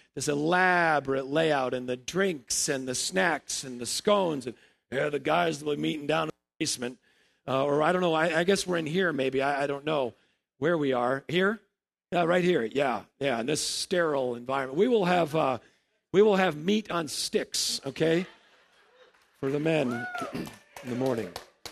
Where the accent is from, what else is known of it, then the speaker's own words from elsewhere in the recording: Illinois, United States; We're from Illinois.